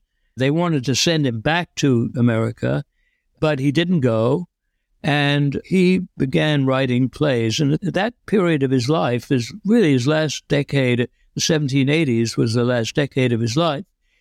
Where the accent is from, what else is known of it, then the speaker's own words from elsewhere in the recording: England, United Kingdom; I grew up in England